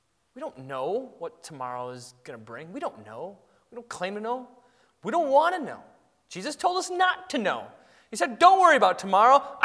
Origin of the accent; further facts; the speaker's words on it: Madison, Wisconsin, United States; Our pastor, it was in Wisconsin. I grew up in Madison.